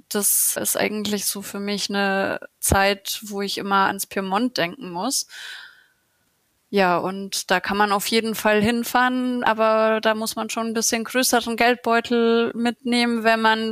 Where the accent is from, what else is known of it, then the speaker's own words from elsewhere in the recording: Bavaria, Germany; Ja, also ich bin ja Fränkin